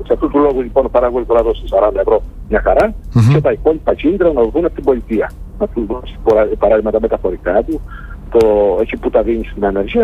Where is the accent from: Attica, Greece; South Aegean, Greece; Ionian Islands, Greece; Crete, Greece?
Crete, Greece; από το χωριό μου, όπω γνωρίζετε, το πρωί τη ηλιά είναι κοντά στο Ηράκλειο. Κατεβαίναμε στο Ηράκλειο τότε